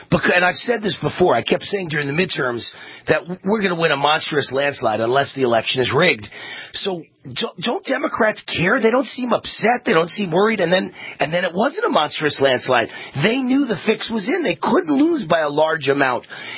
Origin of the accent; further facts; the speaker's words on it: Mount Vernon, New York, United States; born there; I was actually born at Mount Vernon Hospital in Mount Vernon, New York